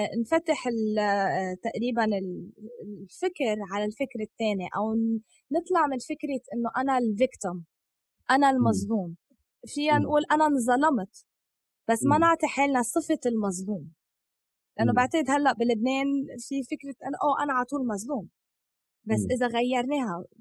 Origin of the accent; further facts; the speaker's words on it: United States; يعني انا ربيت بامريكا